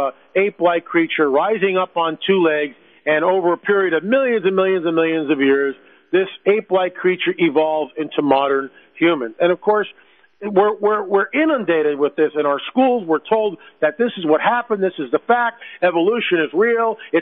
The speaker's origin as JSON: {"language": "English", "country": "United States", "said": "Excuse me, we're from the United States. We've come all this far to see this collection."}